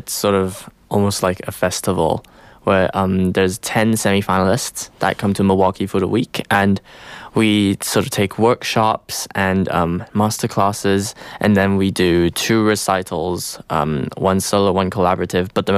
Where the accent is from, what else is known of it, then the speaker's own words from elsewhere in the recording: Hong Kong; also born or lived in London; Because I was living in London at the time. And I'm from Hong Kong personally